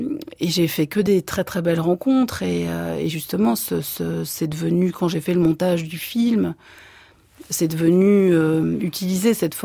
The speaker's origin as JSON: {"language": "French", "country": "France", "tie": "born there", "said": "je suis française dans le sens où je suis née en France, de parents français, de grands-parents français, enfin je le dis dans le film aussi, je suis athée."}